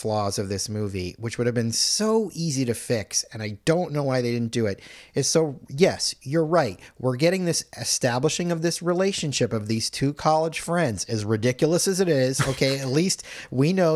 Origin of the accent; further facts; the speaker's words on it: Boston, Massachusetts, United States; because I grew up around Boston. I've spent a lot of time around Harvard